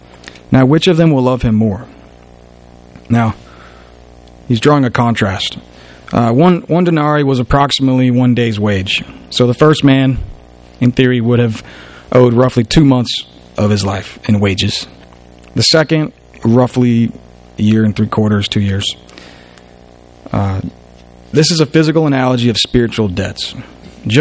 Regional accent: Tallahassee, Florida, United States; born there; I was born in Tallahassee, Florida, and he was already a member there.

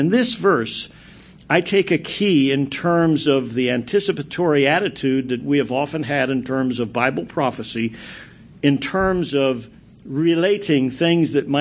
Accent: United States; as a patriot, as an American, I guess I have my druthers

